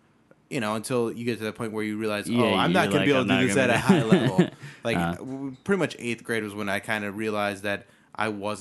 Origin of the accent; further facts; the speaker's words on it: Medina, Ohio, United States; also born or lived in Berea / Cuyahoga Falls / Cleveland / Lakewood; I grew up in Medina. I was born in Berea. Mm. So from the Northeast Ohio area.